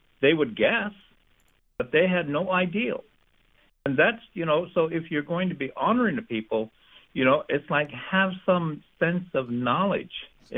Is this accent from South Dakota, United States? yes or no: yes; Standing Rock Reservation, South Dakota, United States; now in Ohio, United States; I grew up on the Standing Rock Reservation in South Dakota, and South Dakota is one of the most racist states in this country.